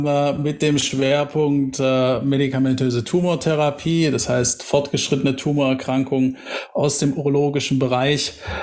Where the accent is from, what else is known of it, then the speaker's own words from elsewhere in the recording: Tübingen, Baden-Württemberg, Germany; born there; bin gebürtiger Tübinger, bin Schwabe